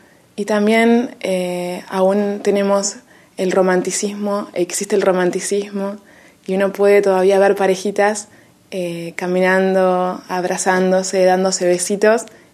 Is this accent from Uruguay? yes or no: yes; Uruguay; también a veces los jóvenes nos reunimos en la costa, tomamos mate, que es la bebida típica de Uruguay, como en Argentina también.